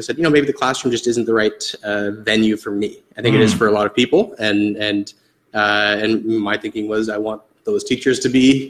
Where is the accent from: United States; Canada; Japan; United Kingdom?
Canada; Cambridge, Ontario; And now I grew up in Cambridge, and I now live in Cambridge. So I returned there about a year and a half ago.